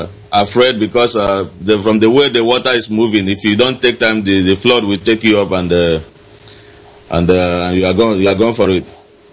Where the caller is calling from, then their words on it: Aba, Abia, Nigeria; I'm calling from Aba.